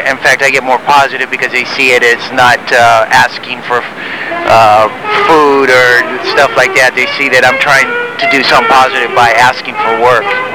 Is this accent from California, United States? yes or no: yes; Mission San Jose, California, United States; I grew up in Mission San Jose, so it wasn't that far away from here.